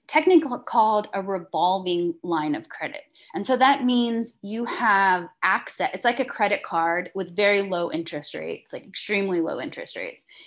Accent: New Iberia, Louisiana, United States; And so now I went through Iberia Bank, from New Iberia, from my hometown.

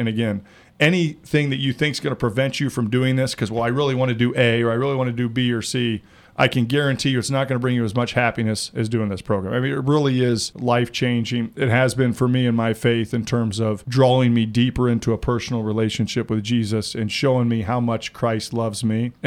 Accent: Indiana, United States; Growing up in Indiana, you watch Hoosiers all the time as a kid.

